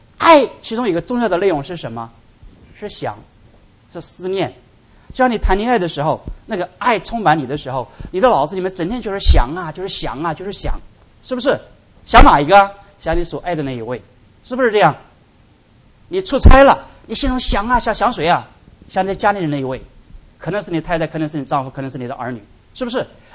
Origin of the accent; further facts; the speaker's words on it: China; 我们中国人